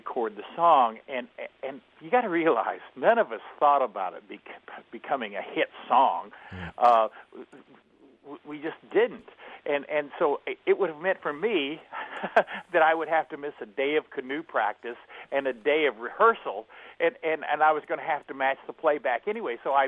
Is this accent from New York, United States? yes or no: no; Portales, New Mexico, United States; See, I grew up in New Mexico in a little tiny town called Portales.